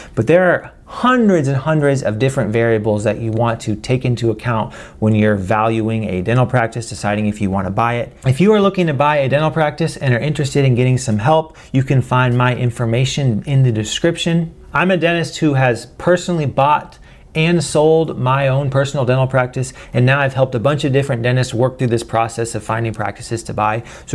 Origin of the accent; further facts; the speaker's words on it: Tennessee, United States; Tennessee's great. I'm from Tennessee. That's where I'm living right now.